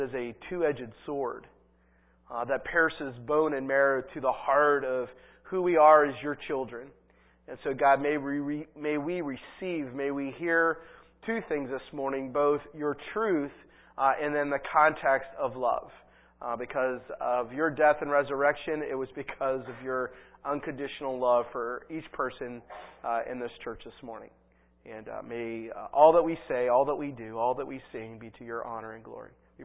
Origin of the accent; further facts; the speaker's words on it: New Castle, Pennsylvania, United States; born there; I'm not a New Englander, if you cannot tell by my accent, and I'm not from around here, but I was born in the Northeast. I was born just north of Pittsburgh in Newcastle, Pennsylvania